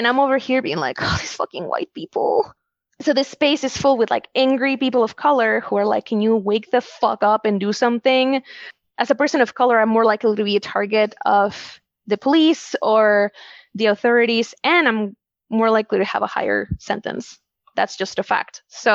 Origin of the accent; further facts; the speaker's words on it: Wisconsin, United States; born there; I was born here. I was born in Wisconsin